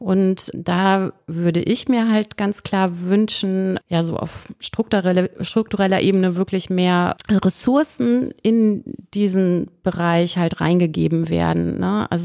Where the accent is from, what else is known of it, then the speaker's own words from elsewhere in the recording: Bonn, North Rhine-Westphalia, Germany; born there; bin aber Bonnerin. Ich bin in Bonn geboren, im Johanniter-Krankenhaus.